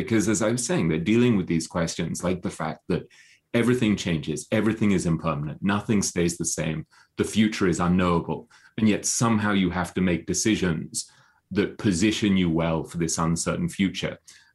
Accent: London, United Kingdom; moved away as an adult; also born or lived in New York; now in Hong Kong; I grew up in London and then I had a sort of fairly conventional posh English education. I went to Eton, I went to Oxford. And then at a certain point in my early 20s, I moved to New York. And then I was in New York for about 12 years

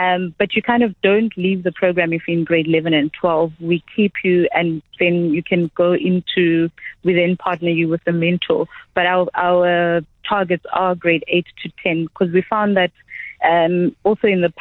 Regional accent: Khayelitsha, Western Cape, South Africa; because I grew up in Khayelitsha, I also knew the struggle of not having a parent at home who could be able to help you with your homework

